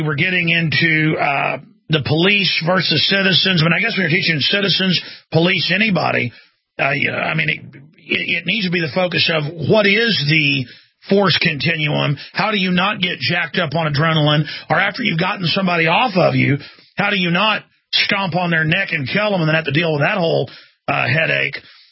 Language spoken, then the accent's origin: English; Texas, United States; growing up in North Texas, Dallas-Fort Worth area